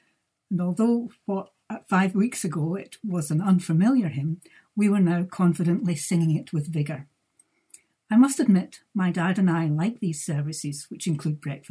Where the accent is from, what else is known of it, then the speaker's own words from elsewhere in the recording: West Kilbride, Scotland, United Kingdom; I come from West Kilbride, where I attend West Kilbride Parish Church.